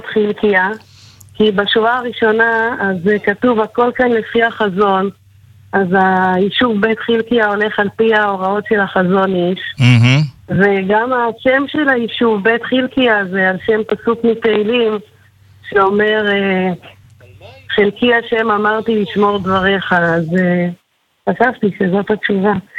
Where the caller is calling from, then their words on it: Tel Aviv, Tel Aviv District, Israel; אני מתל אביב.